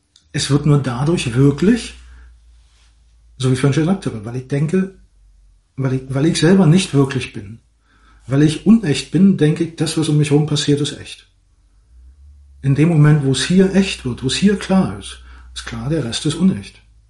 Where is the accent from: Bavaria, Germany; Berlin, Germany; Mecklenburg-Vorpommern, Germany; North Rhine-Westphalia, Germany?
Berlin, Germany; kam mir so ein Einfall als Berliner